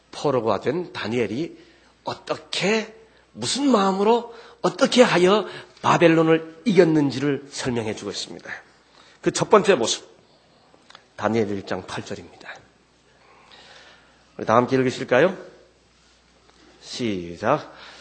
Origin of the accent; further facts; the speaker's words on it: South Korea; 한국 사람들은 비교적 때하고 좀 친숙합니다.